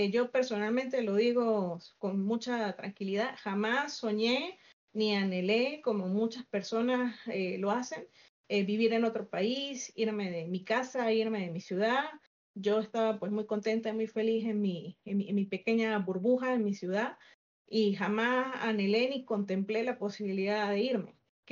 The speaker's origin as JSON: {"language": "Spanish", "region": "Mérida", "country": "Venezuela", "tie": "born or raised there", "moved": "yes", "lives_now": "Bogotá, Colombia", "said": "y soy efectivamente una persona migrante. Yo soy originaria de Venezuela, nací en el estado de Mérida. Mis hermanas y yo somos de esa ciudad. Y tengo 38 años actualmente"}